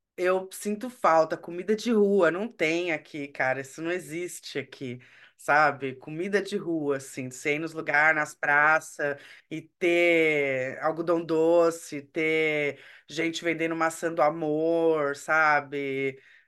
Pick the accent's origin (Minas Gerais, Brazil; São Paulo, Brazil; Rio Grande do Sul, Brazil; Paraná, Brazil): São Paulo, Brazil; Porque eu sou de São Paulo, cachorro quente tem que ter purê, entendeu?